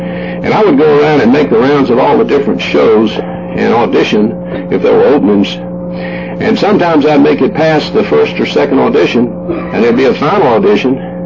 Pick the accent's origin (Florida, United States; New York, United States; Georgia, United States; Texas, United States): Georgia, United States; Savannah; told him I was … from Savannah, Georgia, and I just moved in the neighborhood.